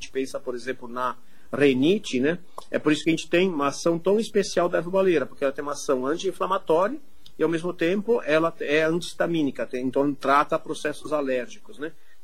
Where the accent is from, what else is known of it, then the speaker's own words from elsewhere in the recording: Santa Catarina, Brazil; E a gente que é do sul, né? Eu sou de Santa Catarina